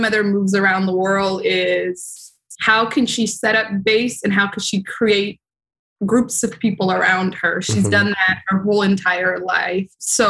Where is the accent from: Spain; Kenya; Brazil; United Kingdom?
Kenya; also born or lived in Mogadishu, Somalia / Seattle, United States; now in Brooklyn, United States; I've been here for 18 years, but originally I was born in Mogadishu, raised in Kenya, then later on went to school in Seattle.